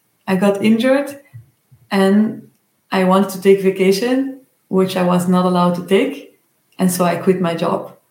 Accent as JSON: {"language": "English", "country": "Belgium", "said": "I'm from Belgium."}